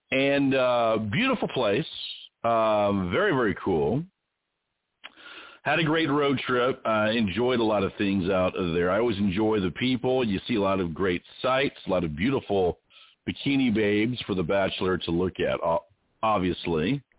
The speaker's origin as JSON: {"language": "English", "town": "Anaheim", "region": "California", "country": "United States", "tie": "born or raised there", "also_born_or_lived": "Sacramento", "said": "I grew up out in California, and we lived in Anaheim, and there off the coast, I had my aunt in Long Beach, by the Queen Mary."}